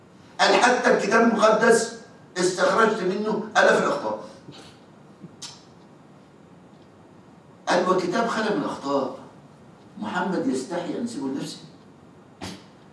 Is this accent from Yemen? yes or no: no; Egypt; يعني يحضرني قصة قس عندنا في مصر أسلم